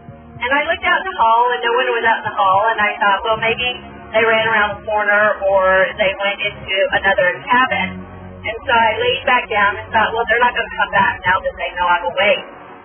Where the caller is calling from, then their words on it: Bakersfield, California, United States; I'm calling from Bakersfield, California.